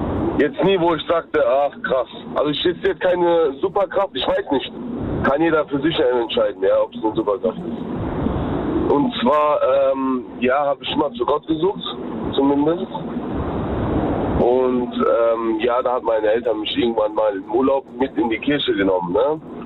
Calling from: Mannheim, Baden-Württemberg, Germany; Ich komme aus Mannheim.

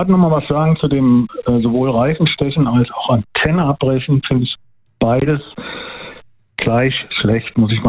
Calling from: Königstein, Hesse, Germany; Aus Königstein.

